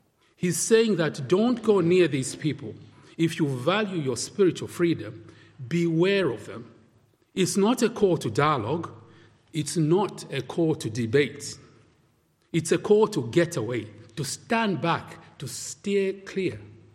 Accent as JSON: {"language": "English", "country": "Zambia", "tie": "born or raised there", "said": "Now, I grew up in Zambia"}